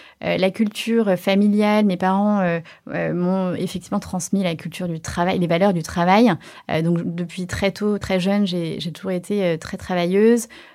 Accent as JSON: {"language": "French", "town": "Saint-Étienne", "region": "Auvergne-Rhône-Alpes", "country": "France", "tie": "born or raised there", "also_born_or_lived": "China", "said": "Alors moi, je suis née en Chine, dans une petite ville de quelques millions d'habitants qui s'appelle Chenzhou."}